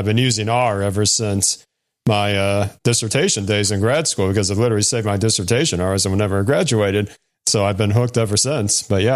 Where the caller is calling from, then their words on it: Carmel, Indiana, United States; I'm based in the Midwest of America, here in Indiana.